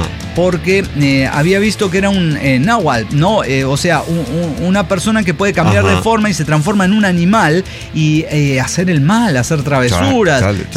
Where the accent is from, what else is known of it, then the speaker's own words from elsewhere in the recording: Esquel, Chubut, Argentina; cuando vivía en mi ciudad natal, Esquel, en la provincia del Chubut